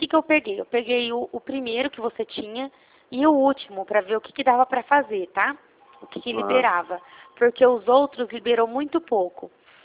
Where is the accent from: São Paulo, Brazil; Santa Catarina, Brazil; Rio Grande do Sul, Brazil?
São Paulo, Brazil; Presidente Prudente; Eu sou de Presidente Prudente, interior de São